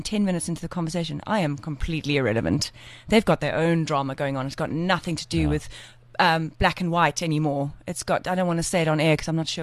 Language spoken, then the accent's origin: English; Cape Town, Western Cape, South Africa; I'm Capetonian.